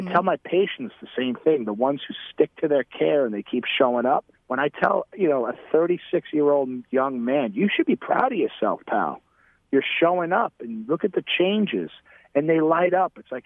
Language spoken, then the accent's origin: English; New York, United States; accent: New York; I know my New York accent sometimes gets it.